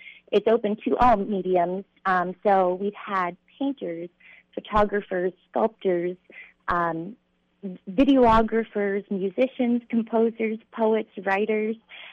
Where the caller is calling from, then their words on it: Girdwood, Alaska, United States; I'm calling in from snowy Girdwood.